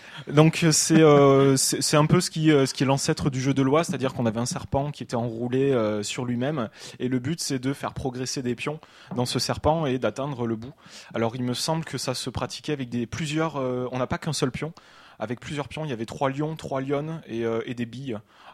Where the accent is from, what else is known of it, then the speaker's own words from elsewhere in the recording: south of France, France; accent: southern; Moi, je dis un jouet, je viens du Sud, j'ai un très bon accent, je dis jouet.